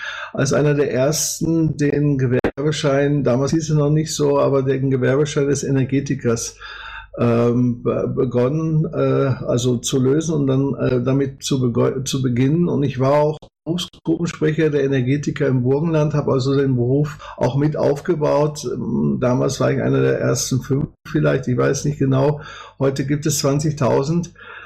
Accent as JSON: {"language": "German", "town": "Gelsenkirchen", "region": "North Rhine-Westphalia", "country": "Germany", "tie": "born or raised there", "also_born_or_lived": "Austria", "moved": "as an adult", "said": "Ich bin 1960 geboren in Gelsenkirchen, Horst, so da, wo ich jetzt wieder wohne. Bin 78 habe ich das Zuhause verlassen und 88 bin ich von Deutschland weggegangen. Erst war ich in Indien"}